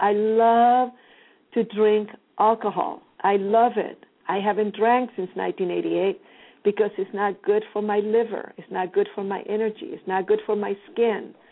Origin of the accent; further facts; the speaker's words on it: Chile; probably because I'm from Chile and I come from South America